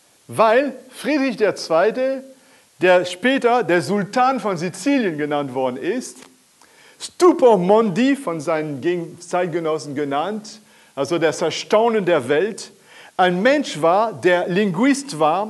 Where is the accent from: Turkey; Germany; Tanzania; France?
France; German is a second language; ihr kennt ja das von Asterix natürlich aus meiner Heimat, Frankreich